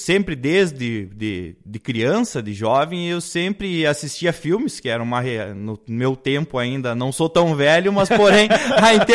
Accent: Ibiraiaras, Rio Grande do Sul, Brazil; acabei trazendo isso de volta para Ibiraiaras, minha cidade natal

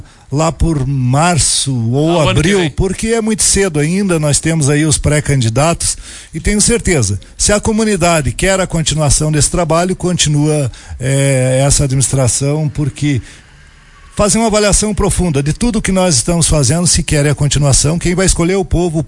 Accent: Vacaria, Rio Grande do Sul, Brazil; born there; eu tenho um orgulho muito grande de estar prefeito aqui em Vacaria, eu que saí lá do 8º distrito, nasci lá na Enxovia

